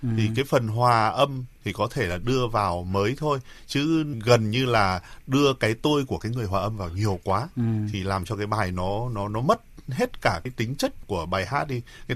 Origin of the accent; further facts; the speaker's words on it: Hanoi, Vietnam; Anh thì anh cũng có rất là nhiều tình cảm đối với Hà Nội. Từ khi mình còn bé thì ông bà rồi bố mẹ đưa đi chơi như thế nào